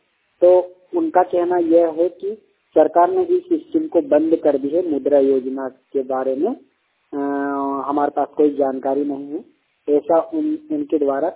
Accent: Madhya Pradesh, India; तो हमारे जिला बड़वानी में जो विकास, जो हमारे बड़वानी जिले में

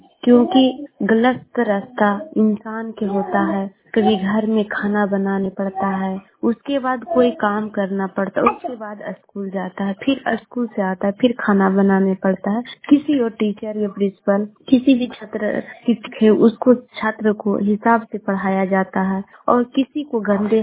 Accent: Patna, Bihar, India; गोवासपुरा, मेरा घर पटना जिला के रहने वाली हूँ।

